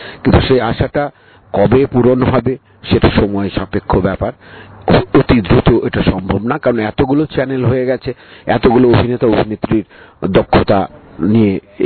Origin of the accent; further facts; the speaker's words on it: Dhaka, Dhaka Division, Bangladesh; also born or lived in Tangail; আমার একেবারে ঢাকা শহরেই আমার বেড়ে ওঠা। টাঙ্গাইলে আমি দুই এক বছর থেকেছি, সেটা একদম ছোটবেলায়, ক্লাস ওয়ান টু এরকম সময়, তার চেয়ে বেশি কিছু না।